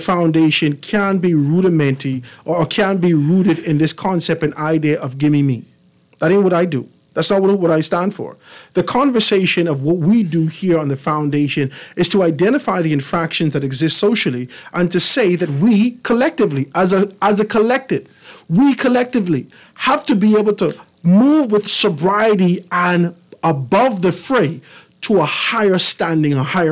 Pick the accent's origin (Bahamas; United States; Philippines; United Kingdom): Bahamas; Eight Mile Rock, Grand Bahama; I'm from West Grand Bahama and 8 Mile Rock, sir.